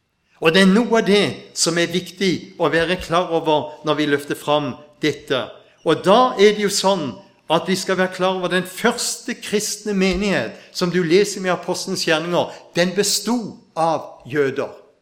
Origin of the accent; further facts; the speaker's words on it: Lindesnes, Agder, Norway; Og jeg vokste opp der ute ved Lindesnes, så jeg liker når det blåser litt.